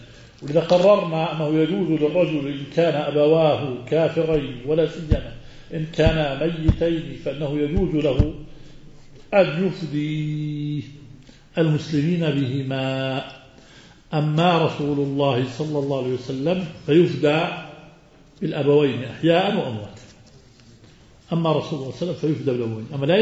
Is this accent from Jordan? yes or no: yes; Jordan; طبعا نحن نقول عنه شباح، بلادنا الشام الأردن